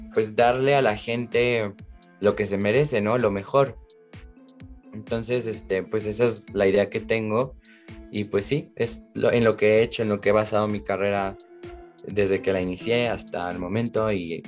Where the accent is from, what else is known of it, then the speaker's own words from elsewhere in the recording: Mexico; no, soy mexicano, le quiero hacer honor a mi orgullo mexicano